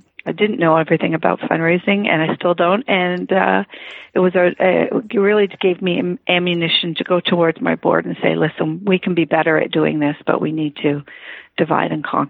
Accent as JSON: {"language": "English", "town": "Toronto", "region": "Ontario", "country": "Canada", "moved": "yes", "said": "because when I left Toronto, I'm originally from Toronto"}